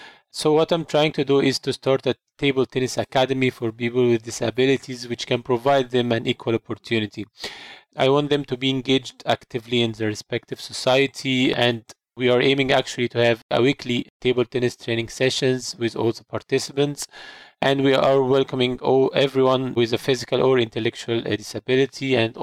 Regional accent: Egypt; English is a second language; I'm from Egypt.

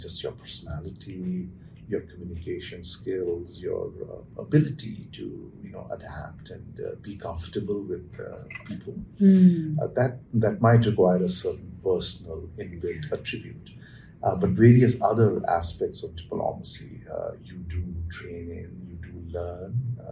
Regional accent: India; We, as Indian diplomats, were targets there of certain terrorist groups.

